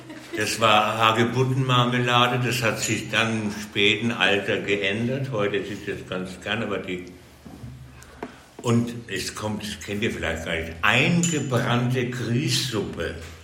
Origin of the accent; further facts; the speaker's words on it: Nuremberg, Bavaria, Germany; Oh, Nürnberg.